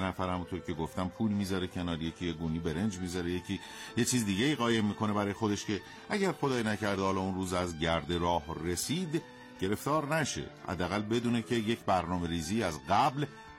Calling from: Dezful, Khuzestan, Iran; با سلام خدمت تمامی شنوندگان، … از دزفول هستم.

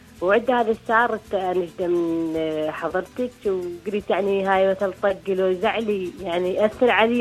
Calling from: Kuwait; من الكويت وعندي جهال بالبيت

